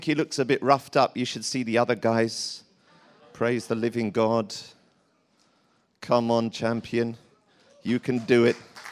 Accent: Tottenham, London, United Kingdom; And growing up in Tottenham, you know, there were certain guys

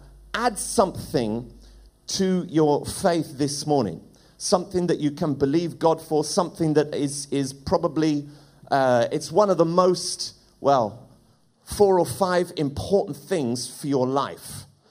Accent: Ireland; I grew up in a Catholic family. My dad was a very staunch Catholic. I suppose it comes with being Irish.

